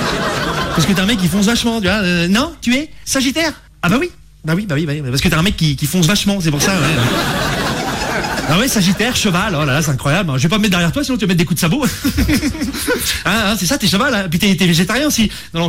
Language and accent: French; Rouen, Normandy, France; je viens de Rouen, voilà, je vous le dis, hein, je sais pas si vous connaissez un peu Rouen, c'est la Normandie, voilà.